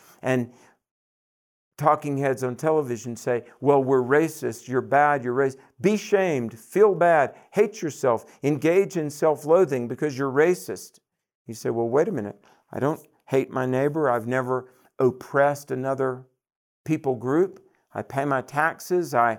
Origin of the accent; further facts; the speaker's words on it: the South, United States; accent: Southern; As a poor, ignorant Southern white boy, everybody made fun of my accent.